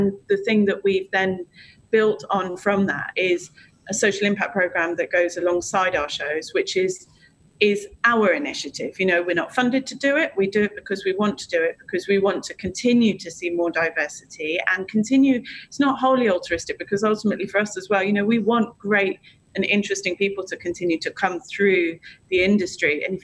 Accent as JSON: {"language": "English", "country": "United Kingdom", "said": "Actually, you know, we're British, but that's large and in charge in, you know, cultural identity."}